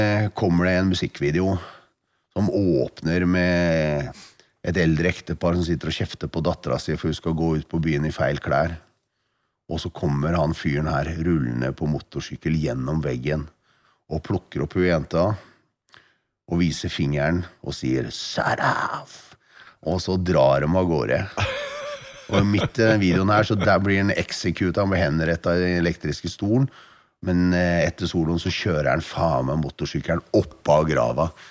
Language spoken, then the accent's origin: Norwegian; Oslo, Norway; Jeg vokste opp på østkanten i Oslo, sånn fattig sted som heter Romsås, med mye kriminelle og narkomane.